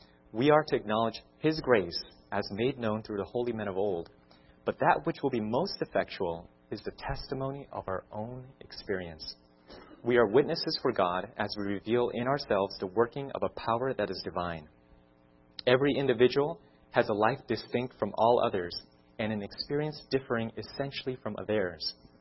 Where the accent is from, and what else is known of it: Maryland, United States; born or raised there